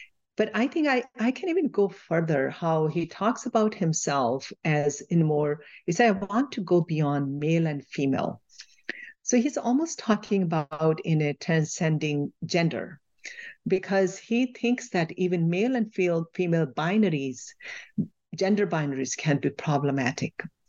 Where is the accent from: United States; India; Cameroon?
India; When I was growing up in India